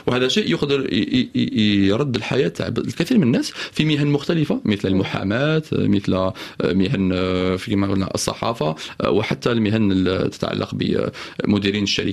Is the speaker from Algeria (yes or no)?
yes; Constantine, Constantine Province, Algeria; درناها في مدينه قسنطينه اللي هي مدينتي وين زدت واين والدي وعائلتي راهي تما